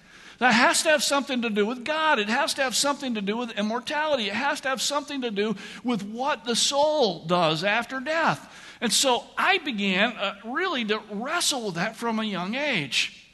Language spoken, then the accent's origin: English; Michigan, United States; What we called growing up in Michigan, he was a hellraiser.